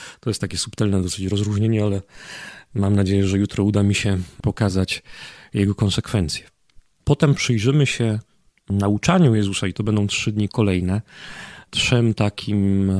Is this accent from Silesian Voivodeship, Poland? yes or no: yes; Katowice, Silesian Voivodeship, Poland; jestem księdzem z Katowic, Ślązakiem z wykształcenia pierwszego, technikiem informatykiem